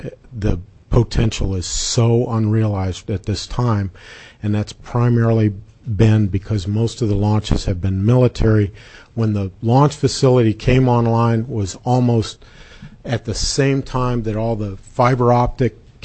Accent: Kodiak, Alaska, United States; I'm from Kodiak, and I want to speak in favor of the bill.

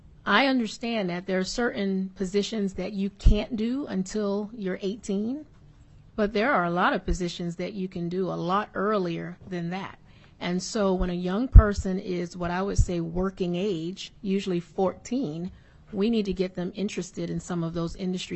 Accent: Alaska, United States; I come from the Mat-Su, you know, the fastest growing area across the state

